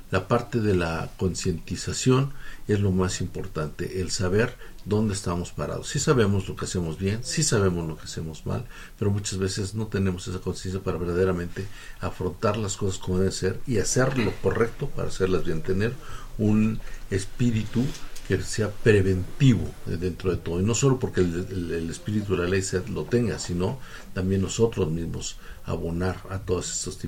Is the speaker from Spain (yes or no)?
no; Chilapa, Guerrero, Mexico; yo soy de Chilapa, Guerrero, él es de Tixla.